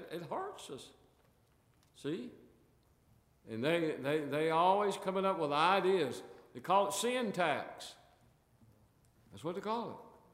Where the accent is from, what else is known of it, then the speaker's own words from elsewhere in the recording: the South, United States; Now, I'm from the South, so I'll read that stuff, okay?